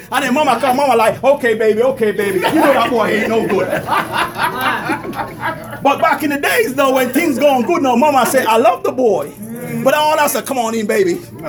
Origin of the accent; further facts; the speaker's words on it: Jamaica; I might use a little more different season because I'm from Jamaica.